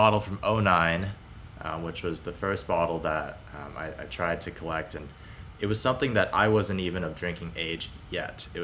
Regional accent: Beijing, China; also born or lived in Hong Kong; In terms of my background, I grew up in Beijing and Hong Kong in the 2000s

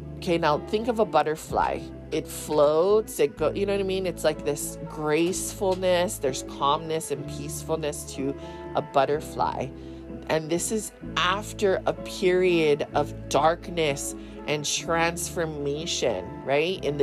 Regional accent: Hawaii, United States; because we're from Hawaii, we're like, these aren't here

